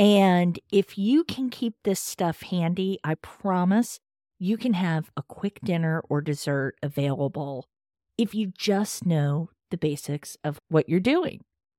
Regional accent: Frederick, Maryland, United States; my hometown is where the bulk of the listeners are coming from in Frederick, Maryland.

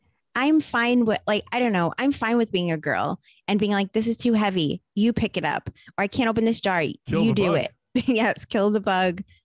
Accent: Brooklyn, New York, United States; I guess growing up in Brooklyn, where there's like a different set of like older school values amongst like those guineas in that area

